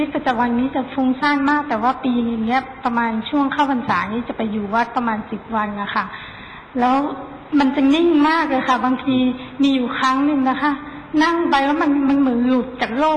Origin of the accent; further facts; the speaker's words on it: Chiang Mai, Thailand; หนูมาจากเชียงใหม่ค่ะ